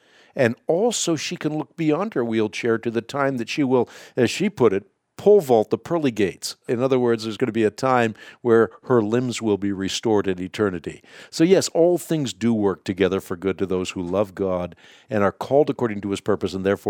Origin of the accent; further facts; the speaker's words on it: Netherlands; first language Dutch; English is a second language; I'm Dutch, and so that's my first language.